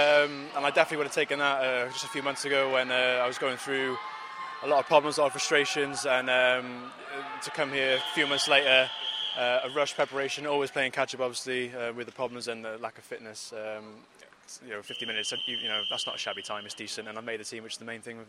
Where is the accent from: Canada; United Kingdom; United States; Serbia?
United Kingdom; No, I'm British. I'm swimming for Great Britain.